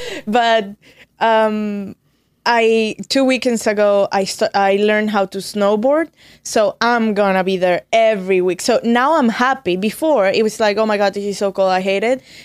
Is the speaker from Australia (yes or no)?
no; Venezuela; English is a second language; moved away as an adult; also born or lived in Florida, United States; now in Salt Lake City, United States; Like, I'm from Venezuela. I moved to the States almost 6 years ago, and I landed in Florida, right? So Florida is not as different as Caracas or in Venezuela.